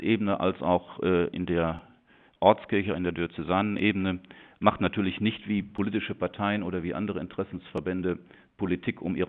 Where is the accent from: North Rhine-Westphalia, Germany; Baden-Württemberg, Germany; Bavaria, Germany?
North Rhine-Westphalia, Germany; Münster; born there; Auf der einen Seite bin ich als geborener Münsteraner und dem Dom hier sehr verbunden